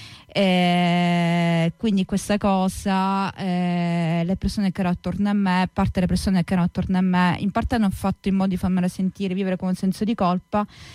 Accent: Sicily, Italy; Sono partita dalla Sicilia perché io sono siciliana.

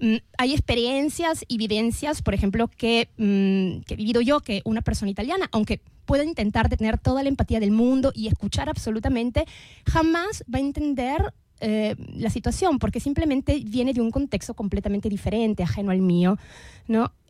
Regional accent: Peru; now in Italy; io che sono peruviana

